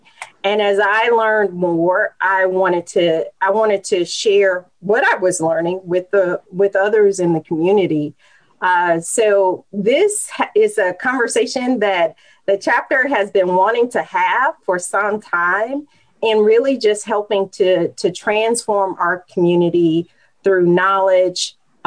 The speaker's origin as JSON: {"language": "English", "town": "Memphis", "region": "Tennessee", "country": "United States", "tie": "born or raised there", "said": "I grew up in Memphis, Tennessee, with the middle class, in a middle class family."}